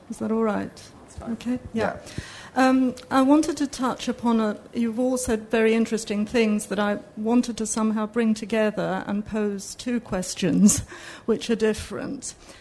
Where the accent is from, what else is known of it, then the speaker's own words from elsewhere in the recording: London, United Kingdom; also born or lived in Italy; although I'm a Londoner, I've been living in Italy and coming back to London